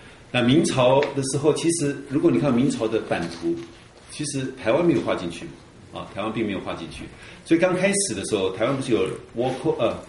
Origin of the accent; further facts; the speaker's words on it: Indonesia; 就不是没办法融入到成为我们印尼人